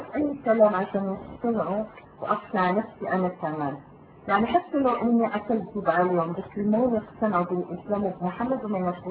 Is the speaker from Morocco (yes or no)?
yes; Morocco; يعني حتى اللغة العربية عندنا في المغرب يعني مو مهتمين باللغة العربية بالذات.